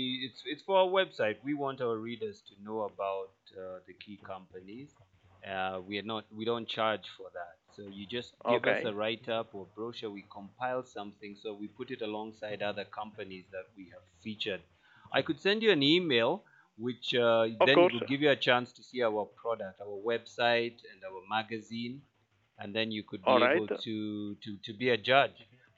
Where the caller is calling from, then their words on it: Kenya; I'm calling from Kenya in Africa.